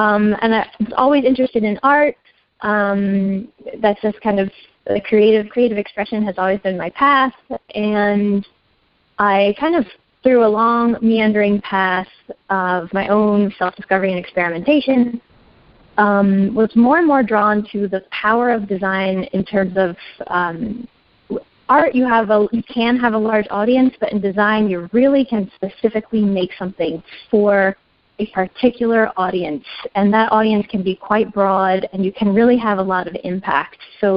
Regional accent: Maryland, United States; I grew up on the Chesapeake Bay in southern Maryland in a little community that was founded by plant pathologists in the 1940s

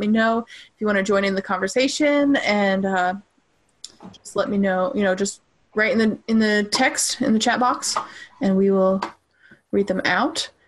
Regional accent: Arlington, Virginia, United States; Yes, Arlington.

